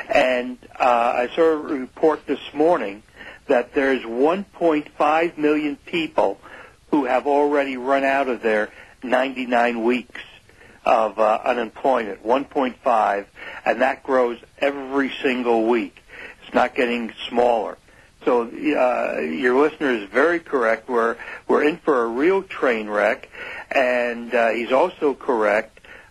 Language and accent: English; Simi Valley, California, United States; There's a major race for mayor in Simi Valley, my hometown